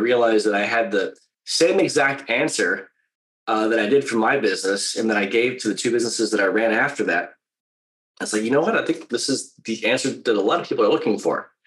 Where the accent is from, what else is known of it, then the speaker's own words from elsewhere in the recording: United States; now in Vancouver, Canada; I am in the west coast of Canada in Vancouver. I'm a they call it a hoser poser. I'm an American living in Canada.